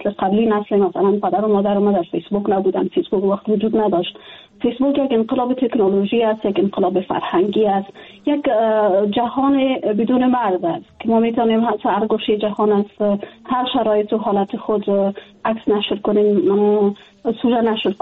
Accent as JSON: {"language": "Persian", "country": "Afghanistan", "tie": "born or raised there", "said": "جدا از اینکه وطنم است، خانواده مجا است، دوستایم هستن، من در افغانستان بزرگ شدیم، تحصیل کردیم، کار کردیم"}